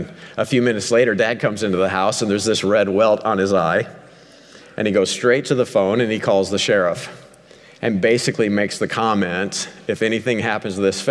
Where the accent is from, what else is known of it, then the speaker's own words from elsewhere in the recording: Missouri, United States; so my family had a farm. It was 813 acres, I think, down in southwest Missouri. And so I grew up a hillbilly in the Ozark Mountains, running through the Ozark Hills, hunting